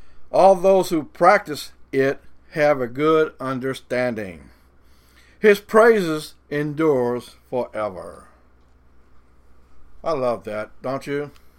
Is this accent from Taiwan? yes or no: no; Louisiana, United States; accent: Cajun; I know my Cajun accent is a little bit funny